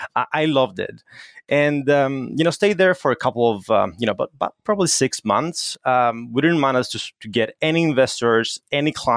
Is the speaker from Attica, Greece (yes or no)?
yes; Attica, Greece; English is a second language; also born or lived in Athens, Greece / Germany; I'm Greek. I was born in Athens, Greece, and then moved to Germany until I was 5 years old, and then ended up to a small town 1 hour away from Athens.